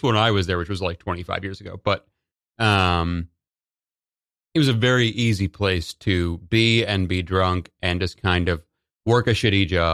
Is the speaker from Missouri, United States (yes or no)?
yes; Missouri, United States; also born or lived in Washington, D.C.; now in New York, United States; Like, before I came from Missouri, as you said, but I lived in D.C. for 4 years before I moved to New York.